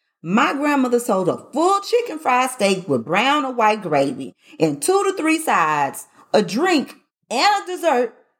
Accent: the South, United States; So I'm from the South and everybody doesn't eat chicken and dressing.

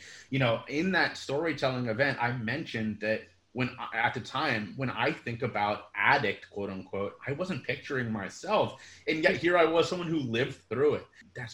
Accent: Cincinnati, Ohio, United States; I'm from Cincinnati, Ohio

